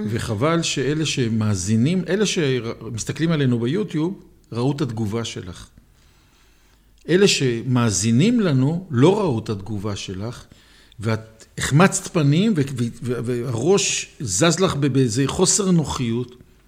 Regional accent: Jerusalem, Jerusalem District, Israel; אני ירושלמי

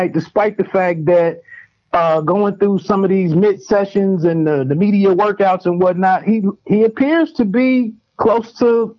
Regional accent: United States; born there; He's from Harrisburg, Pennsylvania. So I was like, well, I was born in Washington, so I'm rocking with, you know, I'm going to get my own team.

